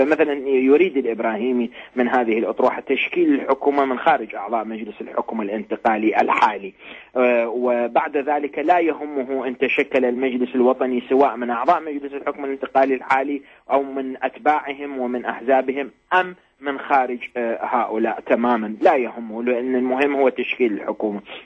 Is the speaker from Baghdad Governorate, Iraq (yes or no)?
no; Najaf, Najaf Governorate, Iraq; أنا ابن مدينة النجف وأعرف أن هذه المدينة محاصرة منذ أكثر من أسبوعين